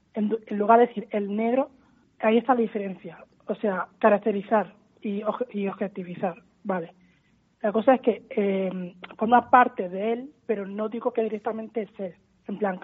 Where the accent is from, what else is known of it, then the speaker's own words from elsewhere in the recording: Almería, Andalusia, Spain; cuando me preguntan de dónde eres y te digo de Almería.